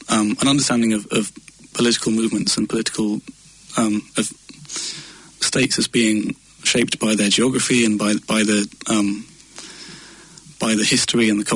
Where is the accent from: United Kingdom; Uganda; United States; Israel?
United Kingdom; Oxford, South East England; So I'm from Oxford.